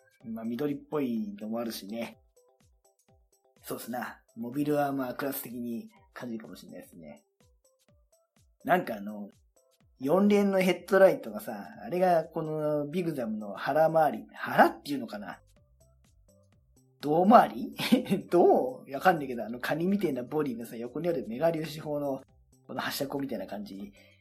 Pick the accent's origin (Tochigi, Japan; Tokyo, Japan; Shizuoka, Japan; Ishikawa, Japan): Shizuoka, Japan; ナンバーが自分の地元の静岡ナンバー。